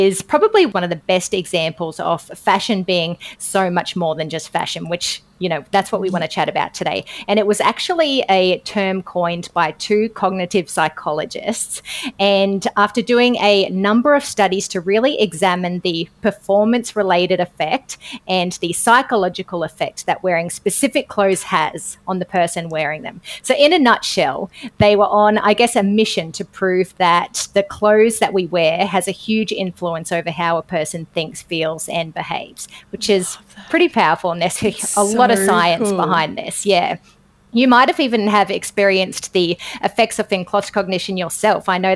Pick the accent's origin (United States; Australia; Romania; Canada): Australia; accent: Australian; I am very Aussie in the way that I say it.